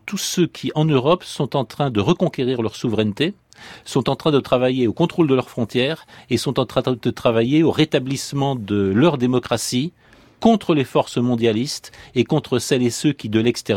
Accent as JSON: {"language": "French", "country": "France", "said": "Je suis européen parce que je suis français."}